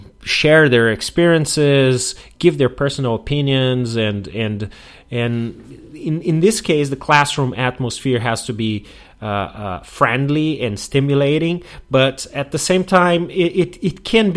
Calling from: Porto Alegre, Rio Grande do Sul, Brazil

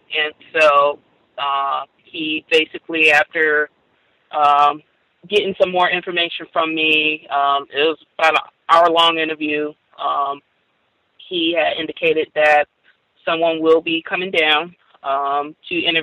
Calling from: Florida, United States; I just wanted to state real quick, because I'm calling from Florida.

